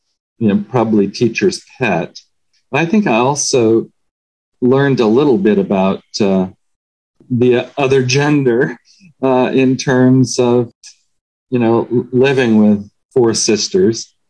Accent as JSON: {"language": "English", "town": "Grants Pass", "region": "Oregon", "country": "United States", "tie": "born or raised there", "also_born_or_lived": "Drain / Medford", "said": "I was born in Southern Oregon, actually Drane, Oregon, but grew up in Grants Pass and Medford."}